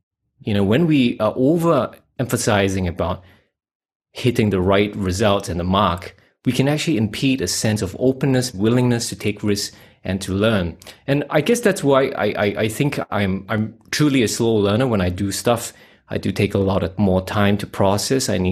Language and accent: English; Singapore; moved away as an adult; now in Australia; You know, when I think about my history, you know, I'm 42. I come from Singapore. I'm a Asian Chinese. I got out of there about 2010, and I'm now living in Western Australia.